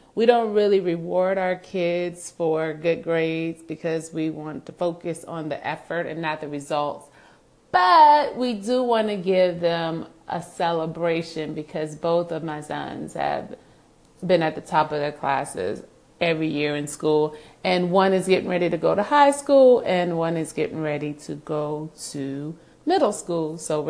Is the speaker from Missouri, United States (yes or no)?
no; Hampton, Virginia, United States; Virginia, my hometown. I was raised in Hampton Roads